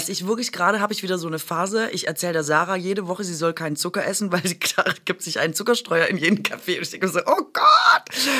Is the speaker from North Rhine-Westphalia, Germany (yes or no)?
no; Baden-Württemberg, Germany; Ja, ich bin doch Schwäbin.